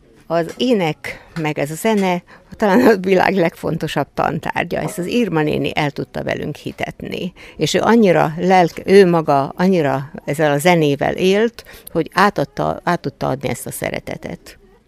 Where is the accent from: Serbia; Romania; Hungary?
Hungary; Kiskunhalas, Bács-Kiskun; Igen, mi itt születtünk, bár a szüleink nem voltak halasiak, hanem a munka miatt költöztek ide. De mi már, én halasinak érzem magam ma is.